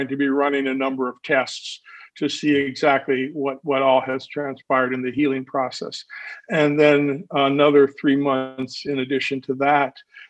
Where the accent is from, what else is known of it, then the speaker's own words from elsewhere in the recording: South Dakota, United States; I grew up in South Dakota in a Crimmer Mennonite Brethren Church.